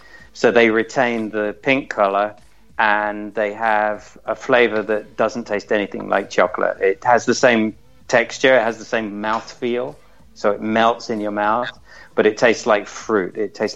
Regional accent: Netherlands; now in United States; and I was from Holland where you can buy it, I thought, well, I'm just going to bring it over.

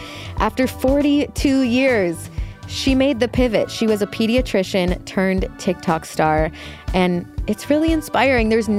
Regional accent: Chicago, Illinois, United States; I grew up in Chicago and almost all my family was in Chicago.

